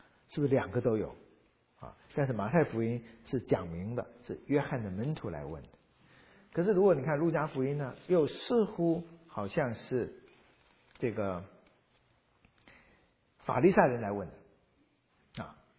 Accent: China; 那一天是要我们中国人说法叫做斋戒沐浴。

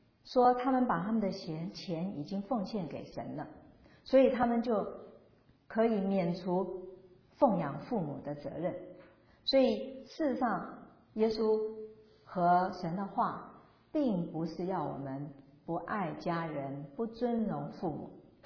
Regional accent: China; 特别是在我们东方人的世界或者回教徒的世界，我们中国人我相信就是属于这一类。

